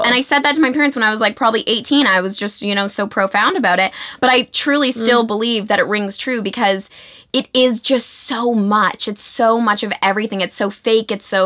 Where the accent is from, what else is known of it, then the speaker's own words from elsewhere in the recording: Toronto, Ontario, Canada; also born or lived in New York, United States / Los Angeles, United States; I grew up in Toronto